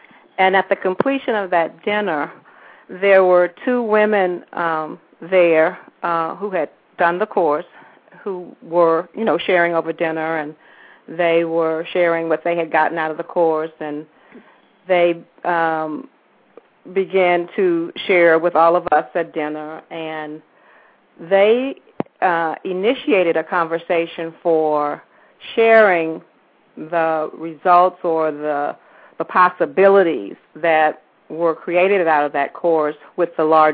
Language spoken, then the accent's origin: English; Monroe, Louisiana, United States; also born or lived in Tallulah; now in Atlanta, United States; I live in Atlanta. I'm originally from Tallulah and Monroe, Louisiana